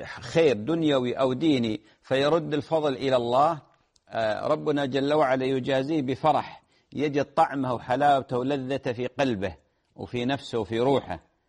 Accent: Saudi Arabia; تطبيق أبشر عندنا في السعودية

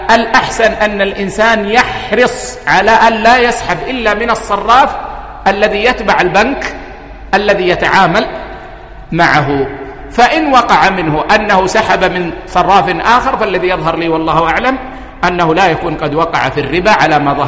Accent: Saudi Arabia; يعني عندنا في السعودية المبلغ لا يحسم من حساب العميل

